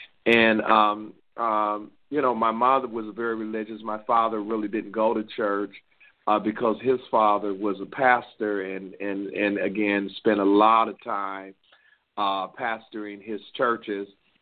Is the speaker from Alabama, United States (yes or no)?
no; Akron, Ohio, United States; I was born and reared in Akron, Ohio, the home of LeBron James